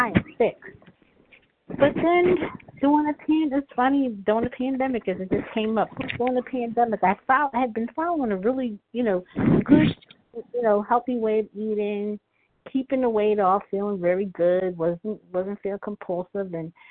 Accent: Philadelphia, Pennsylvania, United States; And I'm from Philadelphia, Pennsylvania, Eastern Standard Time.

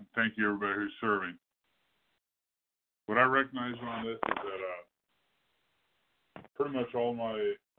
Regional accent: Arizona, United States; oh yeah, I'm sorry, I'm from Arizona.

